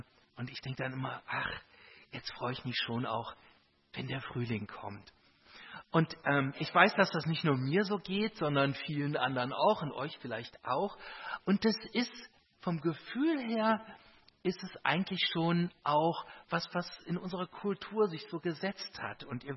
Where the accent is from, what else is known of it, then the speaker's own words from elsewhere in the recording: Rhineland, Germany; Das müssen wir jetzt schon mal als Rheinländer verdauen